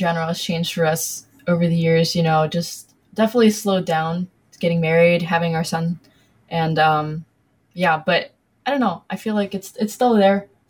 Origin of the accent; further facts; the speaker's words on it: Downingtown, Pennsylvania, United States; I'm from outside of Philadelphia. So specifically Downingtown, Chester County, PA. I grew up over here and always loved doing music.